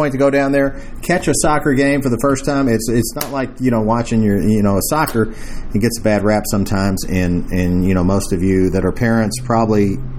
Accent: Louisville, Kentucky, United States; Every week, this podcast takes a look at what's going on in Louisville, KY, my hometown, and talks to some of its most interesting folks.

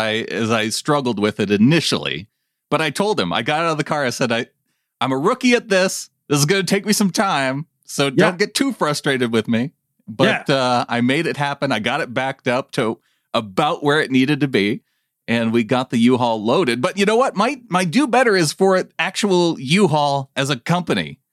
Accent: Montana, United States; Montana is the worst.

